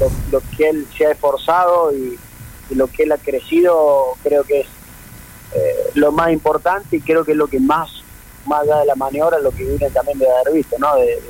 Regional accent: Argentina; disfrutarlo como argentino, como colega, como amigo

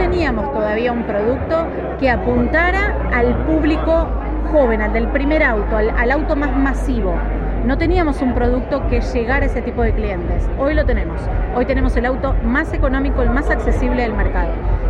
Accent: Rosario, Santa Fe, Argentina; Y eso que soy rosarina, que hay pica entre los rosarinos y los cordobeses

